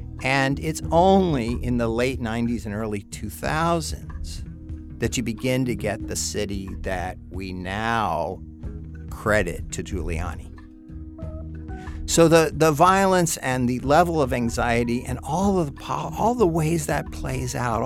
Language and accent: English; New York, United States; my experiences walking outside the classroom as a New Yorker watching rising crime reshape the politics of the Upper West Side